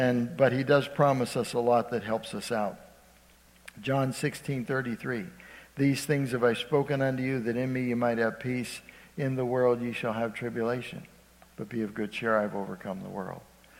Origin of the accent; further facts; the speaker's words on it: Youngstown, Ohio, United States; I'm originally from Youngstown, Ohio, and every time we go back there's a place called Handel's Ice Cream, homemade ice cream.